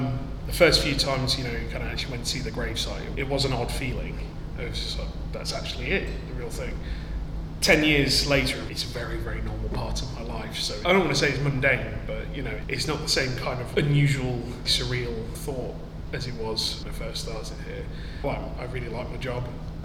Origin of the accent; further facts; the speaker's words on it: East Midlands, United Kingdom; There was definitely a kind of weird feeling of that something important was actually happening in my hometown.